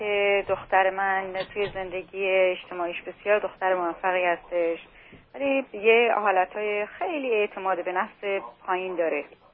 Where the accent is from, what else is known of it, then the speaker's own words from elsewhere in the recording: Iran; میگه که مادرش من دوست نداره بخاطر اینکه من ایرانی هستم.